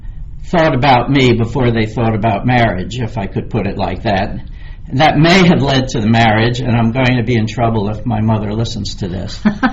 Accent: Jersey City, New Jersey, United States; born there; I was born in Jersey City, New Jersey on March 6, 1938.

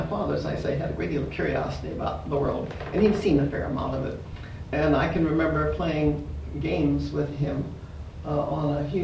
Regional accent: Pendleton, Oregon, United States; born there; I was born in Pendleton, Oregon, on March 10th, 1902.

